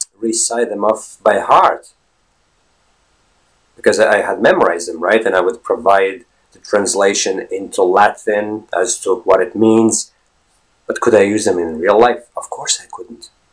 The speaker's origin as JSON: {"language": "English", "country": "Latvia", "first_language": "Latvian", "second_language": "English", "said": "Latvian, therefore enforcing the translation mode of my mind, whereby every time when I was speaking, I was translating from Latvian to English, which is totally unnatural, right?"}